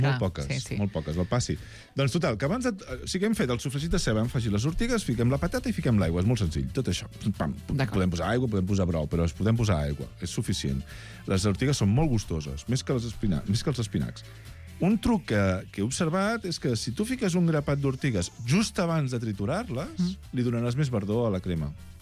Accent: Catalonia, Spain; Mira que som catalans

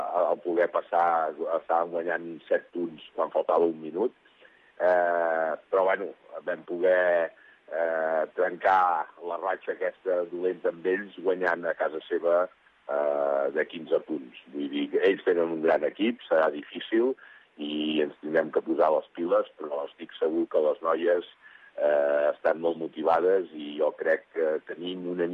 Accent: Catalonia, Spain; perquè, bueno, som catalans

